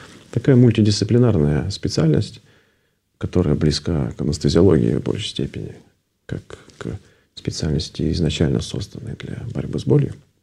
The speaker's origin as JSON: {"language": "Russian", "town": "Voronezh", "region": "Voronezh Oblast", "country": "Russia", "tie": "born there", "said": "Я родился в Воронеже и закончил Воронежскую академию медицинскую еще тогда."}